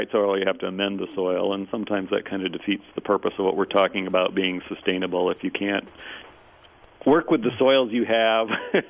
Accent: Iowa, United States; I had it native in my Missouri garden, and obviously native in where I grew up in Iowa

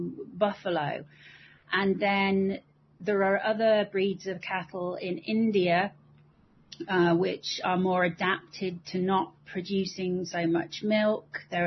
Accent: United Kingdom; accent: British; I am obviously British from my accent.

